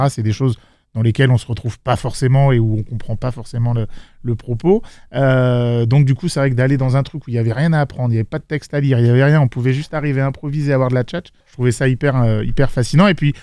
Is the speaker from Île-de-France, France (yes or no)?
yes; Fontenay-le-Fleury, Île-de-France, France; also born or lived in Versailles; now in Aix-en-Provence, France; je suis né à Versailles. J'ai grandi dans le 78 à Fontenay-le-Fleury. J'ai gardé ces attaches-là et j'y habitais encore jusqu'à cet été.